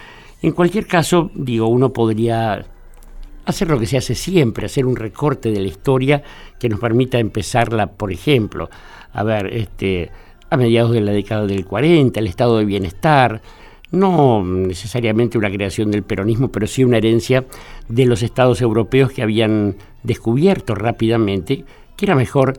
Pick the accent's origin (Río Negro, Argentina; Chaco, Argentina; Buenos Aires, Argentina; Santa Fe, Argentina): Buenos Aires, Argentina; born there; Yo nací ahí al lado, en Barracas, en Martín García Montes de Oca.